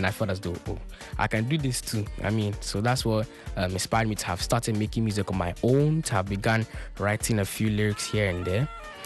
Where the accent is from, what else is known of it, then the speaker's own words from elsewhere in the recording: Accra, Greater Accra, Ghana; I come from Accra, Ghana. I'm 16 years old.